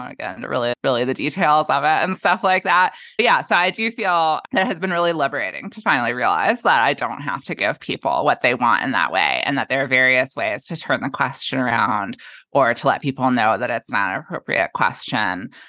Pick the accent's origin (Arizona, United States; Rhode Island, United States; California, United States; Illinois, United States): California, United States; Berkeley; I'm from Berkeley. I'm from California.